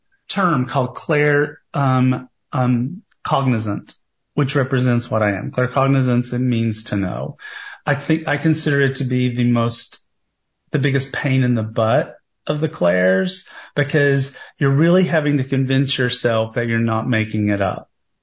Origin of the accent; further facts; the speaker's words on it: Tennessee, United States; I thought I would never have love growing up in Tennessee.